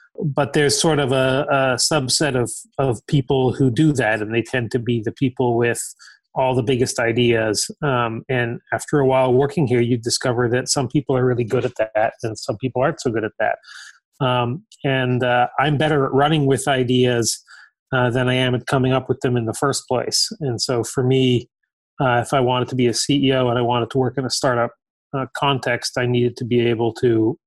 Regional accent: Toronto, Ontario, Canada; also born or lived in Montreal; I'm Canadian. I was born in Montreal and lived there for about 12 years. And then my family moved from Montreal in the mid-70s to Toronto. And I grew up in Toronto.

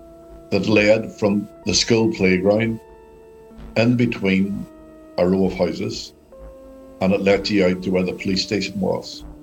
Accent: Derry, Northern Ireland, United Kingdom; Okay, well, I'm from Northern Ireland, and I live in a city called Derry, which is the fourth largest city in Ireland, and it's certainly the second largest city in Northern Ireland. And I've lived here all my life. I'm 61 years of age now. I was born in 1961.

